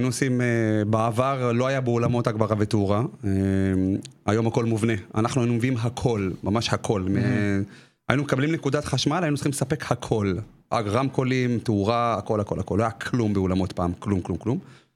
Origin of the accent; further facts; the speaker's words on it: Rosh HaAyin, Central District, Israel; also born or lived in Petah Tikva; במקור, מפתח תקווה, אני חי אבל רוב החיים שלי בראש העין. וכן, גדלתי רוב החיים שלי בראש העין.